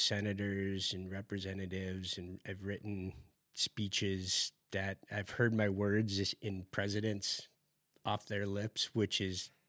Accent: Michigan, United States; Debbie Stabenow, Democrat from my home state of Michigan.

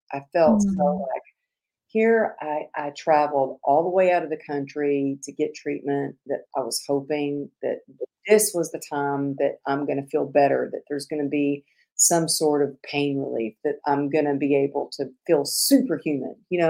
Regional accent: Texas, United States; Maybe it was growing up in Texas and having my grandfather as a role model

